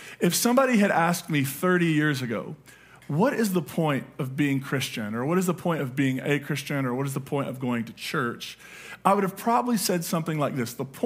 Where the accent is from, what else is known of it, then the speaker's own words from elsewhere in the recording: Appalachia, United States; As I got older, though, and moved away from coal, I'm from coal country, I'm from Appalachia, not a lot of people had gardens because it's hard to have a garden that's like this on the side of a hill.